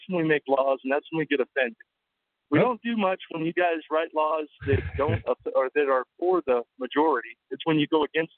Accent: Louisiana, United States; now in Las Cruces, United States; I'm a new transplant to Las Cruces. I'm actually from Louisiana

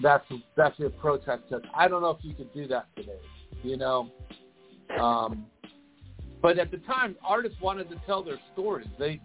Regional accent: New York, United States; Because I was from New York at the time and I was living there, it was really heavy New York artists.

